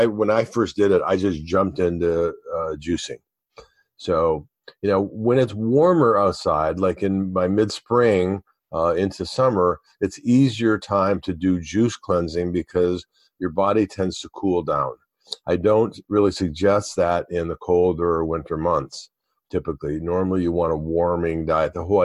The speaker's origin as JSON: {"language": "English", "region": "Michigan", "country": "United States", "tie": "born or raised there", "lives_now": "California, United States", "said": "I mean, I grew up in Michigan, so it was much more definitive seasons."}